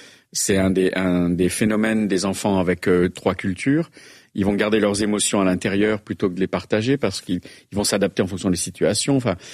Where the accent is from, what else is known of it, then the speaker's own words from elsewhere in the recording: France; on est français.